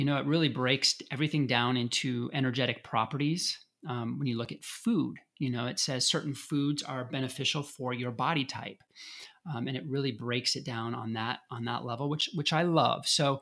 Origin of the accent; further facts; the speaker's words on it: Colorado, United States; You know, I grew up in Colorado and worked at some of the first health food stores in America and really plugged into botanicals, dietary supplements at a very young age.